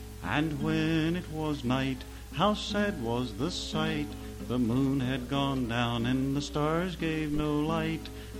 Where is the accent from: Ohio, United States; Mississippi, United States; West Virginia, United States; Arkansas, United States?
West Virginia, United States; I grew up in West, by God, Virginia.